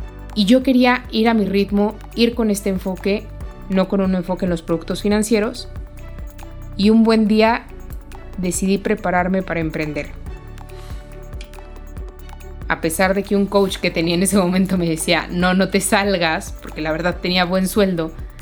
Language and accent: Spanish; Mexico; soy mexicana, tengo 32 años